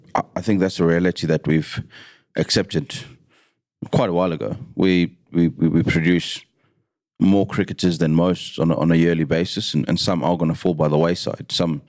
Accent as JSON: {"language": "English", "country": "South Africa", "said": "So we, as a South African fan, now that they're not players, they still want to see that happen"}